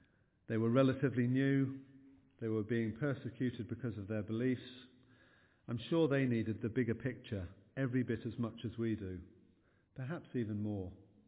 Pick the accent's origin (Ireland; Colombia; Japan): Ireland; I grew up in the Republic of Ireland after my parents moved there when I was 6.